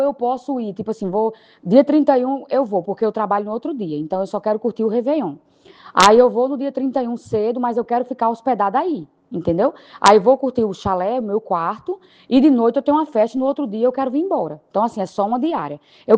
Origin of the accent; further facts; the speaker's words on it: Alta Floresta, Mato Grosso, Brazil; Eu não sou daí de Sinop, eu sou de Alta Floresta.